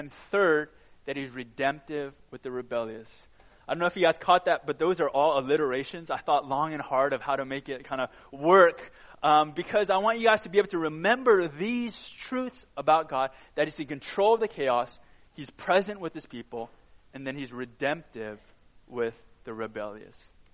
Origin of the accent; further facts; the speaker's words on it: California, United States; I'm originally from California, and we don't get a lot of snow.